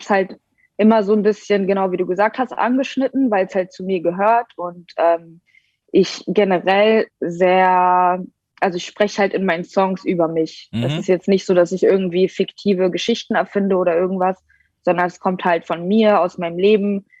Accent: Berlin, Germany; Ja, also ich bin aus Berlin. Ich bin mit drei hergezogen, also Okay. Ich bezeichne mich selbst als Berlinerin, ja.

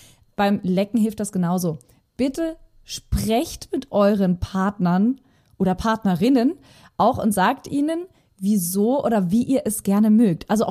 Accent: Germany; born there; Ich schwöre, ich bin wirklich gebürtig Deutsch

